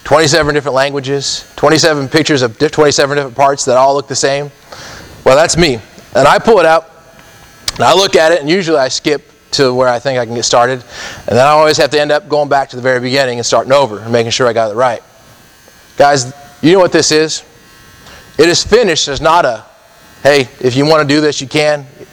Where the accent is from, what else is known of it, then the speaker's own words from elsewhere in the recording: Colorado, United States; We shovel the, because we're growing up in Colorado, we shovel the snow off the sidewalks.